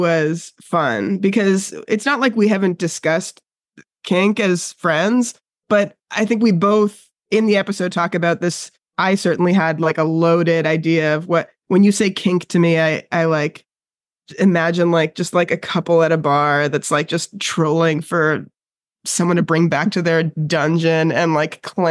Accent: North York, Ontario, Canada; I've come a long way from my sort of like just daughter of immigrants growing up in North York thinking I was like a straight little good brown girl the way I was expected to be.

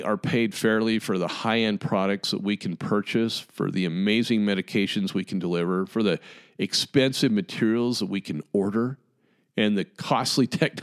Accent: Utah, United States; maybe it's just because I'm from Utah. But man, here in Utah, I hear people pronounce the word good

